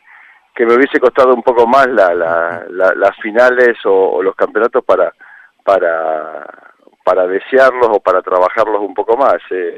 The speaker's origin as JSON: {"language": "Spanish", "country": "Argentina", "also_born_or_lived": "England", "moved": "yes", "lives_now": "Mallorca, Spain", "said": "yo me fui de Argentina hace 11 años. Estuve 5 años aquí en Mallorca y luego estuve 4 años en Inglaterra para volver aquí hace 2 años."}